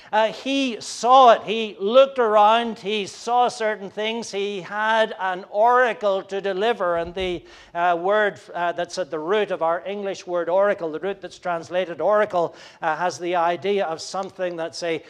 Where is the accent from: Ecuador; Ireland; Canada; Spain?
Ireland; also born or lived in Scotland; now in United States; When I first met the prophet, I was growing up in Ireland.